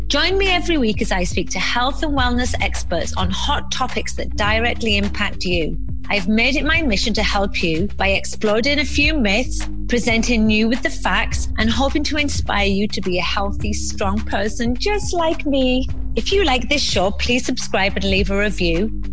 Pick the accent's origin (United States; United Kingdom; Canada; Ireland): United Kingdom; England; Sarcasm very well. I am English after all.